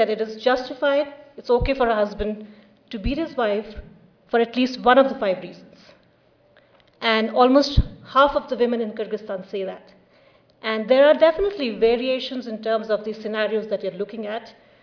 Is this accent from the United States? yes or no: no; India; English is a second language; But I am from India, it's very much a reality for a lot of women in India